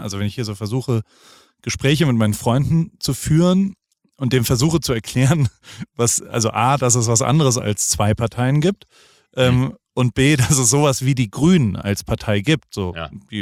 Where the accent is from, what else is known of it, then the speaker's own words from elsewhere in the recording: Germany; Und wenn ich da mal versuche zu erklären, dass man als Deutscher ja per se Antifaschist ist, sind die alle fassungslos.